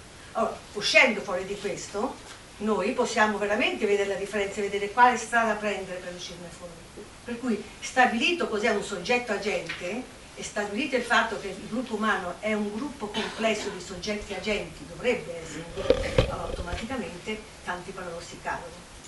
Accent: Milan, Lombardy, Italy; No, no, io vengo da Milano, da Milano Cermenate, Vesticino.

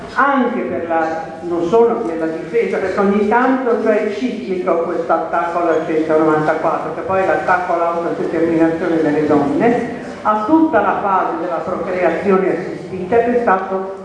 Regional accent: Milan, Lombardy, Italy; noi che siamo in Lombardia, sono di Milano

